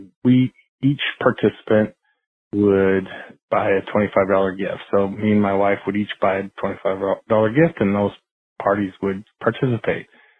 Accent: Silicon Valley, California, United States; Hi, y'all. … from Silicon Valley with an injury story.

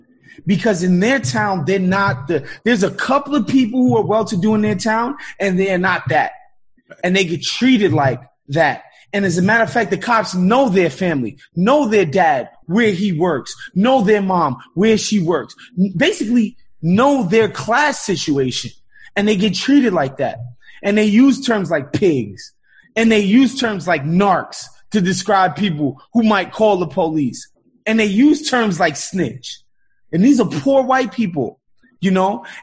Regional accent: New York, United States; also born or lived in Brooklyn / Queens; Obviously my background is that I'm from New York, Brooklyn and Queens specifically. My parents are immigrants. They moved to New York in the 70s from Haiti. That's my background. It's New York. It's Haitian immigrant.

